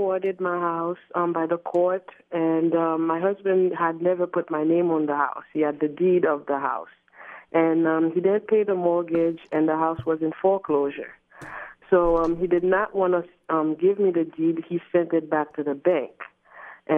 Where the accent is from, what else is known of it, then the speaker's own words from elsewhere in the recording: Haiti; No, I'm not from Upper Darby. I'm from Haiti.